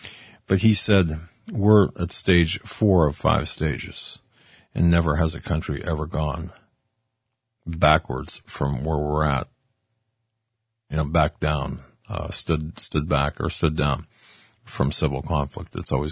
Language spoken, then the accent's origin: English; Erie, Pennsylvania, United States; Biden was in my hometown of Erie, Pennsylvania over the weekend.